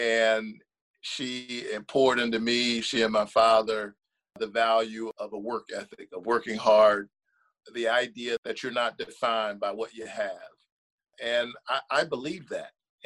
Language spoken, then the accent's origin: English; Savannah, Georgia, United States; I am a proud Georgian. I'm from Savannah, Georgia.